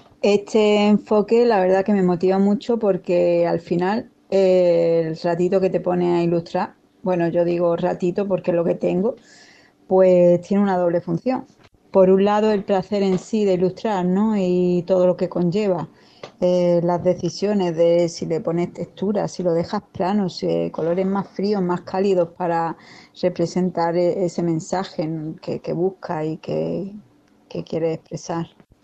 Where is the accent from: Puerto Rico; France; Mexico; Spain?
Spain; Málaga, Andalusia; soy de Málaga